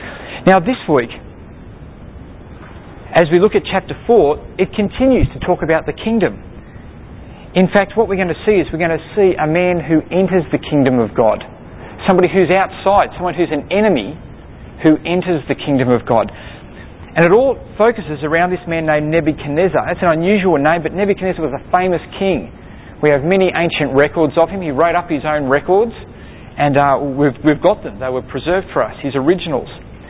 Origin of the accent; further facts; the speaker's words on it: Sydney, New South Wales, Australia; I grew up in New South Wales, and I grew up in Sydney